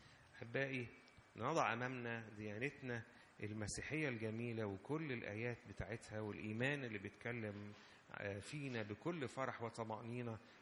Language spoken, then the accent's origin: Arabic; Egypt; احنا ساعات كمصريين شويه بقى عندنا لما نضحك شويه نقول اللهم اجعله خير